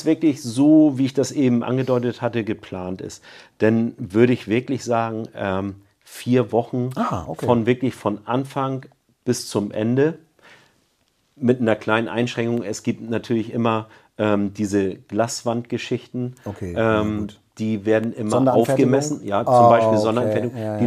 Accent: Wentorf, Schleswig-Holstein, Germany; Ja, aber also ich komme ja im Endeffekt auch aus dem Hamburger Osten.

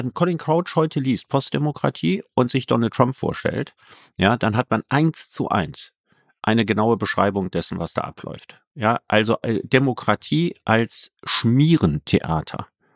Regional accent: Cologne, North Rhine-Westphalia, Germany; Also als Kölner sagt man immer

